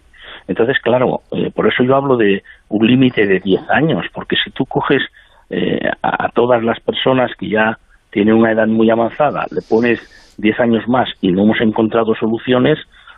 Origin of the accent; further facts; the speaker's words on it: Campo, Aragon, Spain; born there; mi pueblo, Campo Reig, en la provincia de Huesca, la casa que yo nací la han convertido en una casa rural y cuando voy a mi pueblo duermo en la habitación.